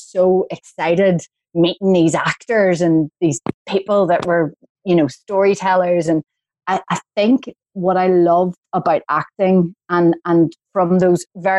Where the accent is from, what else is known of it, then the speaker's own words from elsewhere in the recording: Coleraine, Northern Ireland, United Kingdom; born there; I was born in Coleraine and there was a regional theatre there called the Riverside